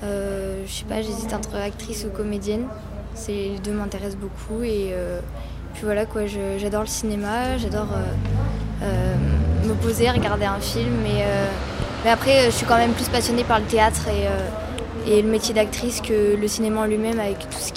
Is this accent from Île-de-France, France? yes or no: no; Brive-la-Gaillarde, Nouvelle-Aquitaine, France; Oui, je suis de Brive, ouais. Et je suis au lycée à Arsonval.